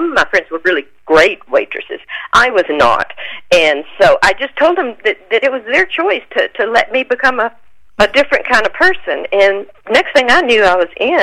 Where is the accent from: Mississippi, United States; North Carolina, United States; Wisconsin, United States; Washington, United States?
Mississippi, United States; now in Tennessee, United States; I was raised in Mississippi. I now live in Tennessee, and snow was just an occasional wonder.